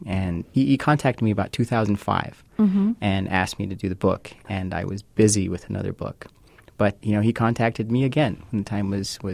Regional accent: El Paso, Texas, United States; I'm from El Paso.

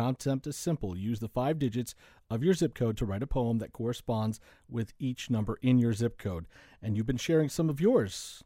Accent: Florida, United States; And I grew up here in South Florida, so I was like, yeah, oh, I know that place.

